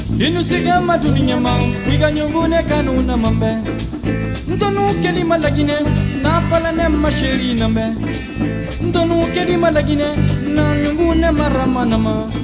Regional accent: Guinea; Je viens de Guinée-Conakry.

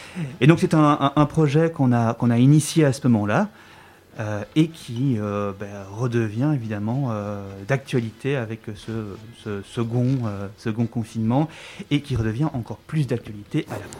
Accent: Brussels, Belgium; Ah, moi je viens de Bruxelles

